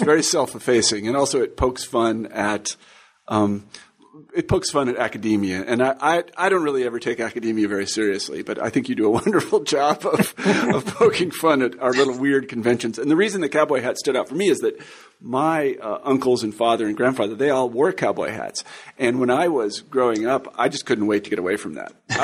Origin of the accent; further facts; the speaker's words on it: Midwest, United States; See, I'm from the Midwest.